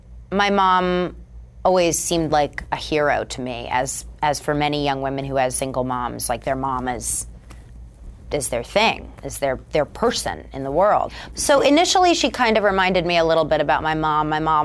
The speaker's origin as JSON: {"language": "English", "region": "New York", "country": "United States", "said": "I'm from New York. She's from Chicago. I didn't grow up in poverty."}